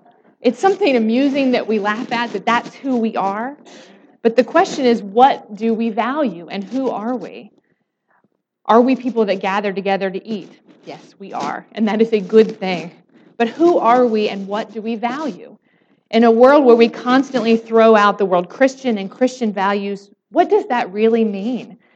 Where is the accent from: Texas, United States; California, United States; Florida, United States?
Florida, United States; Dade City; I grew up in First Presbyterian of Dade City